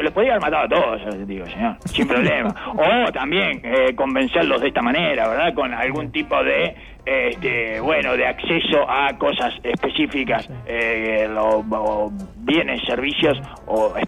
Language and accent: Spanish; Uruguay; porque así somos los uruguayos, agradecidos